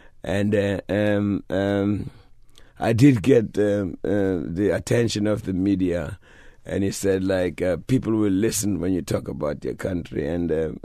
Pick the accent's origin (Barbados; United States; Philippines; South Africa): South Africa; moved away as an adult; I was away from South Africa 31 years.